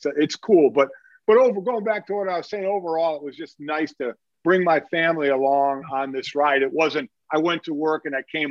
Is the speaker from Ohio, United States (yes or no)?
yes; Cleveland, Ohio, United States; But interestingly enough, growing up in Cleveland, I was a Oakland Raider fan.